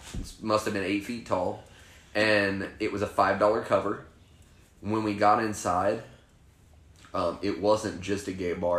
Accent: Missouri, United States; I don't. I'm from Missouri.

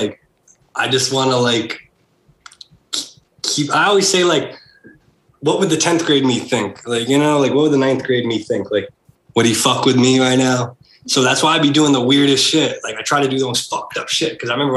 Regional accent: Massachusetts, United States; I'm like from Mass, like from suburban Mass.

